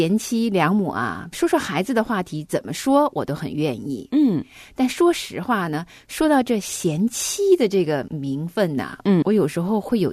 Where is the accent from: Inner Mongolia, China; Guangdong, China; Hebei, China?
Hebei, China; 在我很小很小的时候呢，因为我是在河北的农村长大嘛。